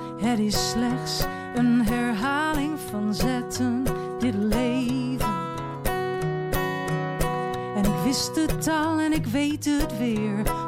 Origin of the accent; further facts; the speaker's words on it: Enschede, Overijssel, Netherlands; Dus opgroeien in Enschede, waar ik vandaan kom.